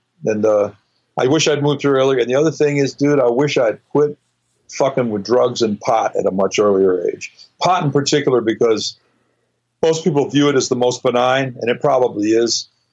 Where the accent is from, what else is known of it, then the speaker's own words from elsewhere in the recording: Hawaii, United States; And, one of the things about growing up in Hawaii is great. It's the downside of growing up musically in Hawaii, and also the upside.